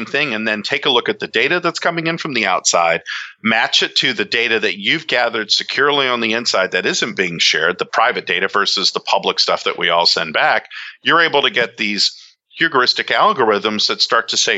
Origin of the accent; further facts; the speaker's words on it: Montreal, Quebec, Canada; born there; I'm an expat. I was born in Montreal